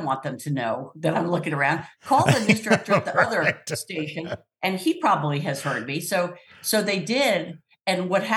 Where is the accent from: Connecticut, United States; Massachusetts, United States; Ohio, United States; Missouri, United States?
Connecticut, United States; No, I'm from Connecticut.